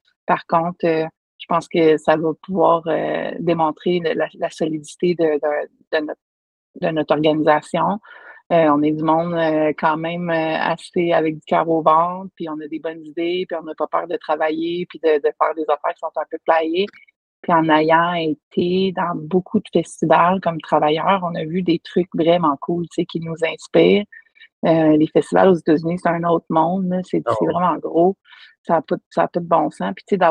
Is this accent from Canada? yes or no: yes; Granby, Quebec, Canada; Moi, je viens de Granby